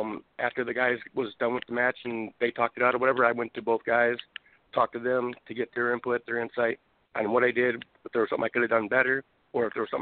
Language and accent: English; Michigan, United States; I'm in Wisconsin now, but I'm originally from the Michigan area